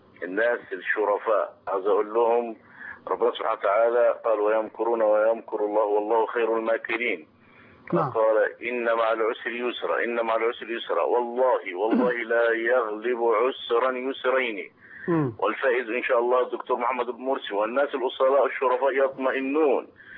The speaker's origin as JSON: {"language": "Arabic", "town": "Suez", "region": "Suez Governorate", "country": "Egypt", "said": "أنا من أهل السويس"}